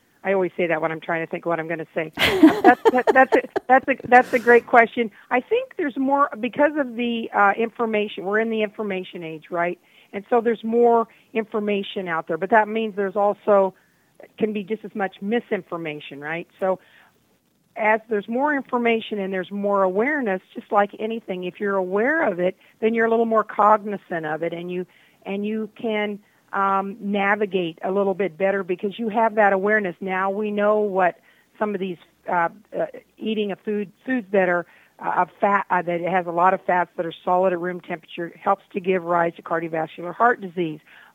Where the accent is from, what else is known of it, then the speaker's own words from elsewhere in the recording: Hanover, Kansas, United States; My hometown in Hanover, Kansas, has one of the only year-round farmers markets in the state.